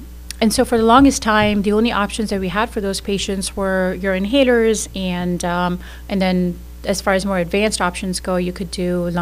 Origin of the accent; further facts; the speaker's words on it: Pakistan; moved away as an adult; now in United States; I grew up in Pakistan. That's where I'm originally from. Did my medical school in Pakistan in Karachi, and then moved here in 2014 for my residency. I was in Minnesota